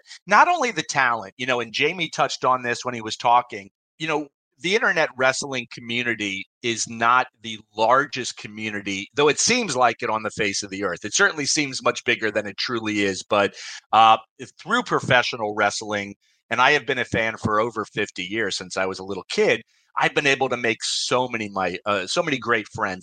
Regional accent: Florida, United States; I was born and raised in Florida, but my goal was always to get back here.

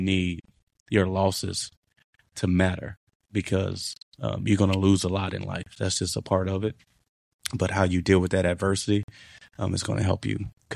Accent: Chicago, Illinois, United States; the people that I grew up with in Chicago, I didn't take them with me

